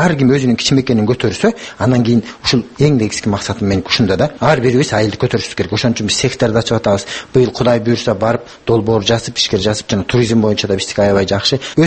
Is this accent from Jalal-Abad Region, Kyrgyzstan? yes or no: no; Naryn Region, Kyrgyzstan; Мен элетти көтөрүү үчүн ушул өз жардам тобу аркылуу өзүмдүн Нарын районума, ошо кичи мекениме өз жардам топторун ИРАИМ аркылуу окуп бүтүп, анан уюштуруп келдим да.